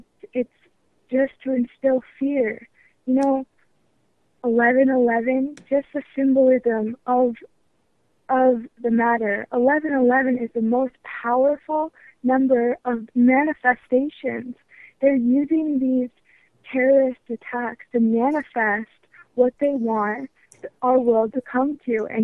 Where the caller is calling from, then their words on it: Montana, United States; I'm calling from Montana.